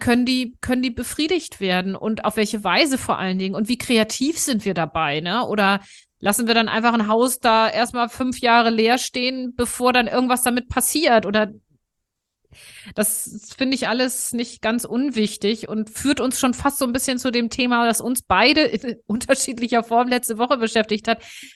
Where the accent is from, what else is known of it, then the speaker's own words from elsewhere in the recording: Hamburg, Germany; meine Heimat vor Augen, die früher sozusagen, also Stadtrand von Hamburg, von so einer Fußgängerzone geprägt.